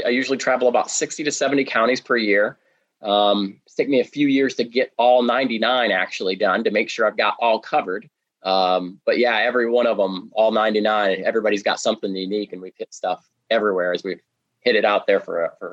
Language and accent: English; Monticello, Iowa, United States; I was raised in Monticello. It was nearby there.